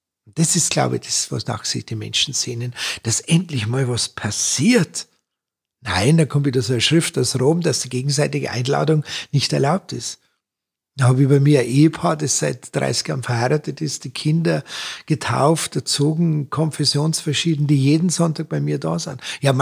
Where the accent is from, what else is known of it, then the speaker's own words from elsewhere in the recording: Munich, Bavaria, Germany; Ich bin ja geborener Münchner, ich bin mit der Wiesn groß geworden. Wenn der richtige Windstimmung ist, dann haben wir bei uns in Leim drüben den Duft sogar bis von der Wiesn bis nach Horm gekriegt.